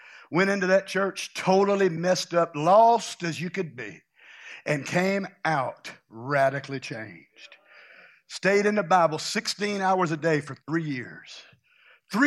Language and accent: English; Louisiana, United States; You know, I'm from Louisiana. We call it Tabasco.